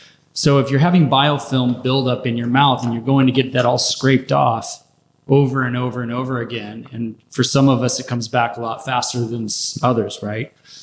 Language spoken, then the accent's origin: English; Denver, Colorado, United States; So it's my wife Allie and I. We're from Denver. We have the Human Universal Health Institute in Denver, Colorado.